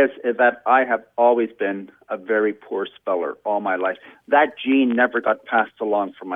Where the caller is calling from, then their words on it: Brighton, Ontario, Canada; I'm calling from Brighton, Ontario, Canada.